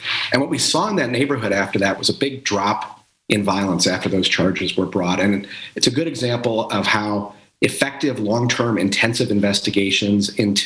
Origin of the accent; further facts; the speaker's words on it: Oshkosh, Wisconsin, United States; also born or lived in Fond du Lac, United States; In terms of me, I grew up in Oshkosh and Fond du Lac.